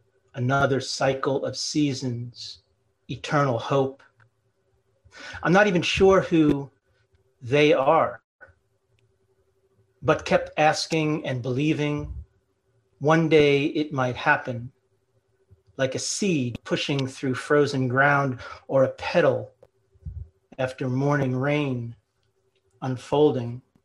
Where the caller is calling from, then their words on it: New Jersey, United States; I'm reading from New Jersey in the United States, and don't ever take democracy for granted.